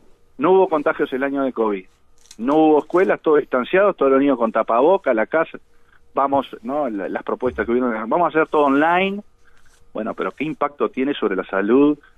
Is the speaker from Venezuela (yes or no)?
no; Uruguay; born there; Es un conjunto de profesionales nacidos en Uruguay, en realidad nacimos en Uruguay